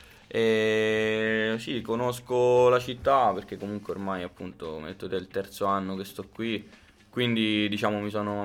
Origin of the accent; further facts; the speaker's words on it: Albano Laziale, Lazio, Italy; Io sono nato a Roma e sono di Albano Laziale, un paese